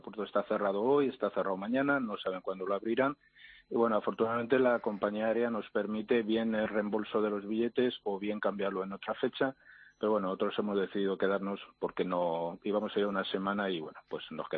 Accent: Spain; now in Brussels, Belgium; nosotros como españoles ya estamos también acostumbrados, lo que hemos vivido en España

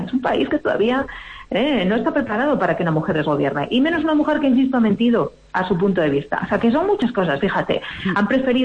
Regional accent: Spain; No olvidemos que para nosotros como europeos y como españoles podemos pensar o puede parecer que es una cuestión nimia, ¿verdad?

